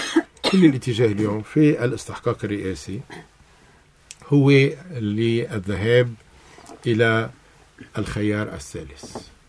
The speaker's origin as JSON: {"language": "Arabic", "country": "Lebanon", "said": "فينا نبحثه على طاولة كلبنانيين"}